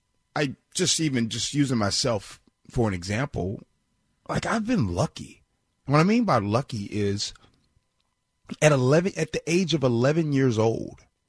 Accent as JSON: {"language": "English", "town": "Chicago", "region": "Illinois", "country": "United States", "said": "So here I was from Chicago, and I mean, I would go where I lived in my neighborhood. It was all black."}